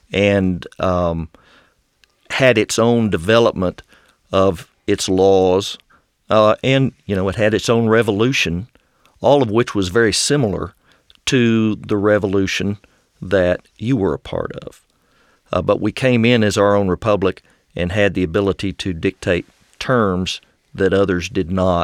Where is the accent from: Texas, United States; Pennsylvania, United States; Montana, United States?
Texas, United States; accent: West Texan; I would describe my accent as West Texan.